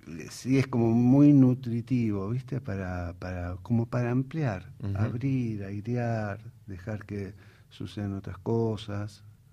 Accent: Argentina

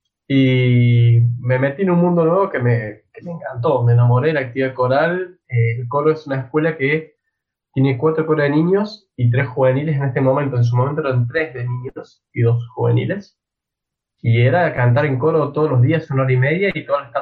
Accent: Córdoba, Argentina; Yo soy de Córdoba capital

